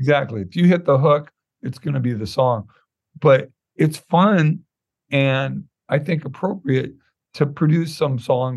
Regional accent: Santa Monica, California, United States; which I grew up in Santa Monica, so it's a big deal.

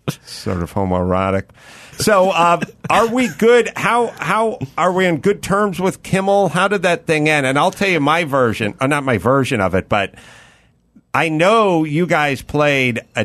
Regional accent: North Hollywood, California, United States; And I grew up in North Hollywood in a little crappy house in the valley

